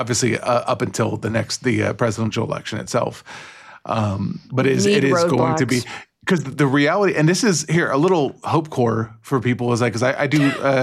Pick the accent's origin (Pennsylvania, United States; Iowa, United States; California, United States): California, United States; Because the reality is I, as a Californian, who has a good job and makes good money, am going to be the least harmed by a Trump presidency as it stands right now.